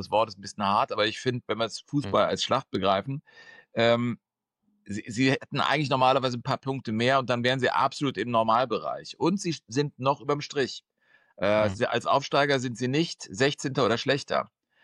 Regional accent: Cologne, North Rhine-Westphalia, Germany; Ich bin 72 in Köln geboren, als Halbschwede. Also deswegen ist das Kölsche so ein bisschen an mir vorbeigepaddelt. Aber immer hier gewohnt

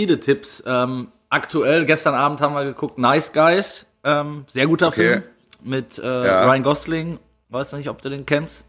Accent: North Rhine-Westphalia, Germany; meine Wenigkeit in meiner Heimat am Niederrhein.

